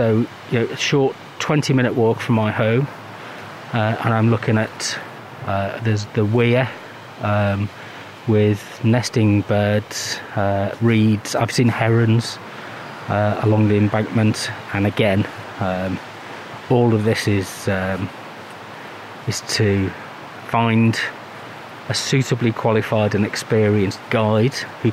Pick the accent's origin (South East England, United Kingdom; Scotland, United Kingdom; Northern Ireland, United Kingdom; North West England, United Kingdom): North West England, United Kingdom; Liverpool; now in Leicester, United Kingdom; as I'm originally from Liverpool